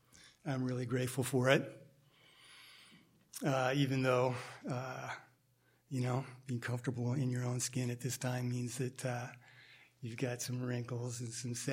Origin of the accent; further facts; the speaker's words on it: Cuba; And even back then, I didn't say Cuba because, unlike so many of you in the audience today who know about Cuba, because it's kind of almost a celebrity nation for many people, back then you say Cuba and they didn't have any idea. So I said the Caribbean.